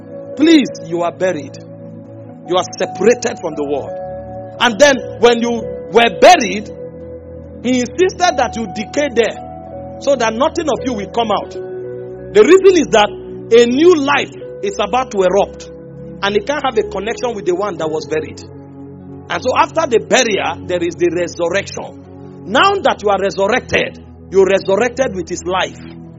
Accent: Nigeria; I love Nigeria. I'm proud and happy that I was sent through Nigeria. But I know that beyond being a Nigerian, I'm a citizen of heaven.

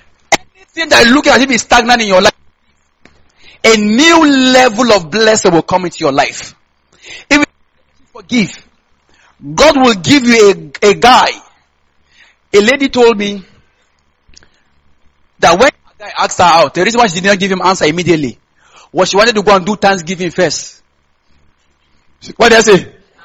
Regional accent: Kaduna State, Nigeria; So I should be minding because I'm from Kaduna State.

